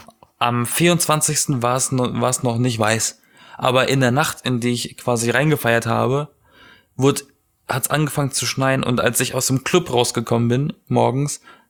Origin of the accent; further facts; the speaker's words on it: Southern Germany, Germany; ich komme aus Süddeutschland und da war das letzte Mal weiße Weihnachten